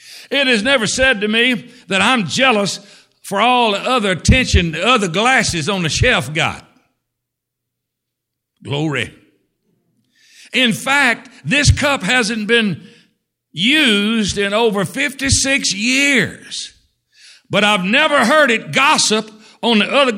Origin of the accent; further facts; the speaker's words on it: Tennessee, United States; You know, when I was growing up in Tennessee, when I was a senior in high school, I dated one of the McCoys.